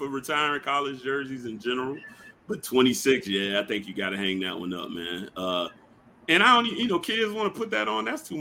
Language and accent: English; Savannah, Georgia, United States; also born or lived in Pensacola, United States; because I'm from Savannah, Georgia, born and bred, lived here most of my life. I moved down to Florida, down in the Panhandle for a little while, out in Pensacola area.